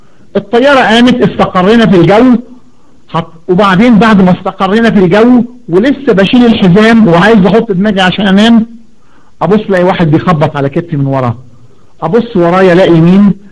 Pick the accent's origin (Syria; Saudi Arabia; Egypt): Egypt; عيد الثورة عندنا في مصر 23/7